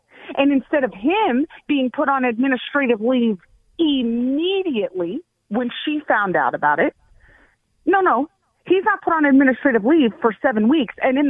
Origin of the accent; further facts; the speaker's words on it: Aurora, United States; This is my hometown we're talking about. And those who threaten to destroy it or do harm to Aurora, just know that I'm here.